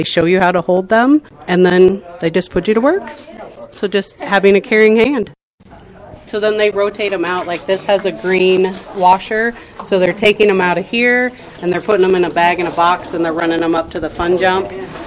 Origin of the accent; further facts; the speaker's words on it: Papillion, Nebraska, United States; I am from Papillion, Nebraska.